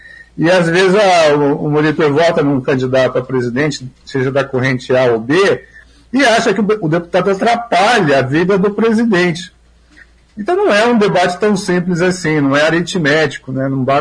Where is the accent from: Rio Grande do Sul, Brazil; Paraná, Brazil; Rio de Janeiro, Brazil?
Paraná, Brazil; Maringá; Eu fui criança numa época que não tinha asfalto, Maringá. O asfalto atingia o centro da cidade e um outro bairro. Né? Então, por exemplo, quando eu era criança, eu morava na Vila Operária, eu ia para a escola e ia com barro.